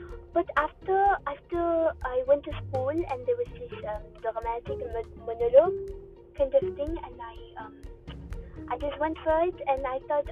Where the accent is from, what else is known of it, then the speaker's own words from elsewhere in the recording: France; I come from France.